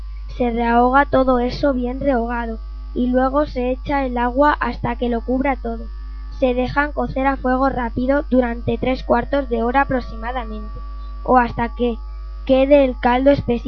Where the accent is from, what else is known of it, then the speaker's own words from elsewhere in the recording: San Esteban del Valle, Castile and León, Spain; soy de San Esteban del Valle. Os voy a contar una receta típica de mi pueblo